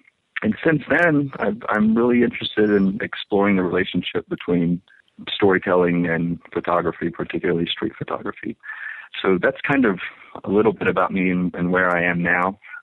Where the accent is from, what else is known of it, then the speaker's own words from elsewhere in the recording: Texas, United States; I grew up in Texas